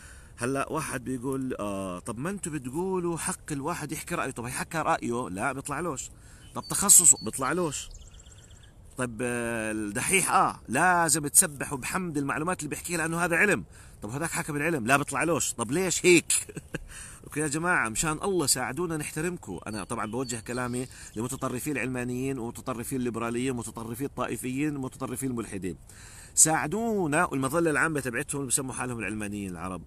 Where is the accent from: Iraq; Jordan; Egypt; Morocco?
Jordan; تماما زي بعض الأشخاص عندنا في الأردن للأسف